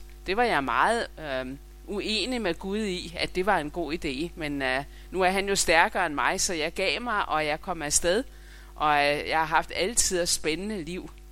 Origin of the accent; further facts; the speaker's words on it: Central Denmark Region, Denmark; also born or lived in Nordsjælland; now in Tarm, Denmark; Men jeg er fra Midtjylland, og det er Sjælland, det er jo ikke København alt sammen.